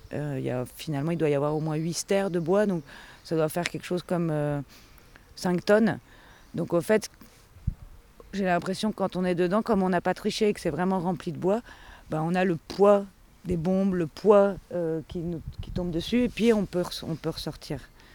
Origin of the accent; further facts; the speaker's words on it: Lille, Hauts-de-France, France; je suis artiste. Je suis originaire de Lille, pas très loin d'ici, et j'ai un bout de famille à Amiens